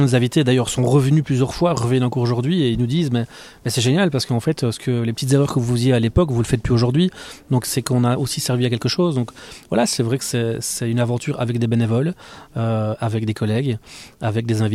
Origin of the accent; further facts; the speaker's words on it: Liège, Wallonia, Belgium; moi je suis un liégeois, donc je suis amoureux de ma ville, j'ai tourné tous mes courts-métrages ici